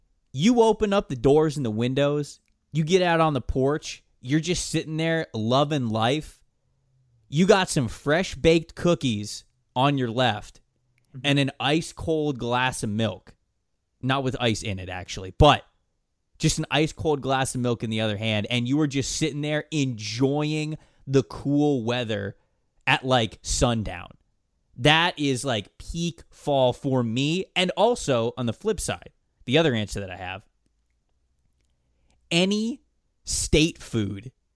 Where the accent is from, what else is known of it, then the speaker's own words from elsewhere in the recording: Florida, United States; I'm from Florida, grew up in Florida. So fall does not mean a lot to me traditionally. We have two seasons in Florida, hot, lesser hot.